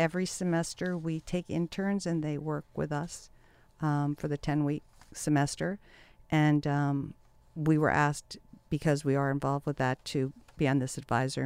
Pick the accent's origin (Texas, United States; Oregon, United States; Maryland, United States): Maryland, United States; Potomac; moved away as an adult; now in California, United States; I was from Potomac, Maryland.